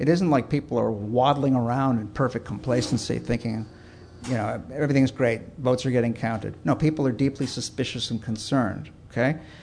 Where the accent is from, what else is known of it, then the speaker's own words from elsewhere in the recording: Chicago, Illinois, United States; I'm from Chicago, okay? I speak about this with a little authority.